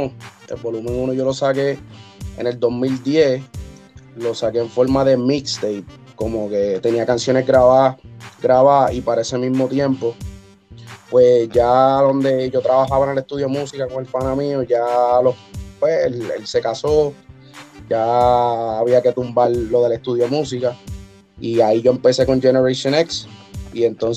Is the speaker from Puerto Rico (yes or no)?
yes; Puerto Rico; also born or lived in Bronx, New York, United States; yo soy nacido y criado en Bronx, New York, parte de mi vida. La otra mitad, pues, me crié en Puerto Rico viví en Puerto Rico por 23 años. Por eso que siempre digo que, pues, soy boricua con orgullo, porque, pues, soy de allá, más de cualquier otro lado.